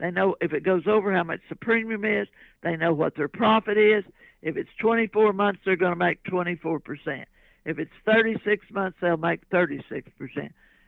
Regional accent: United States; Being an American, the greatest place on earth.

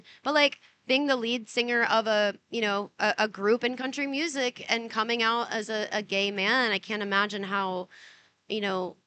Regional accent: Arlington, Texas, United States; I'm from Arlington, Texas, and my family's still there. My mom's a hairdresser.

